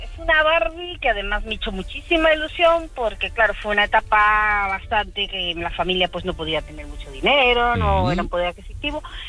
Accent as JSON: {"language": "Spanish", "country": "Venezuela", "tie": "born there", "said": "Gallega nacida en Venezuela."}